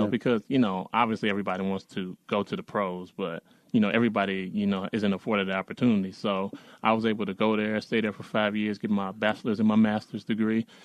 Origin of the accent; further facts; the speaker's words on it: Chicago, Illinois, United States; Well, I'm from Chicago.